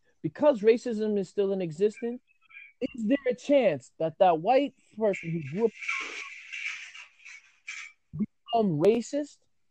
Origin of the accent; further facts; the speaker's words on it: New York, United States; And you know, we're from New York. She's from New York. Like, she's a lawyer in New York. Like, you know, we're from you know, we're from the Bronx, man.